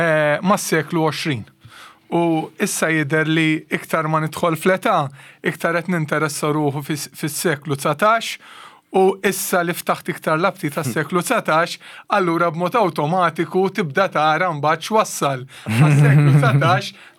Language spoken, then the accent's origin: Maltese; Santa Lucia, South Eastern Region, Malta; Jien minn Santa Lucia, imma missieri mill-Birgu u għammi minn Ħalluqa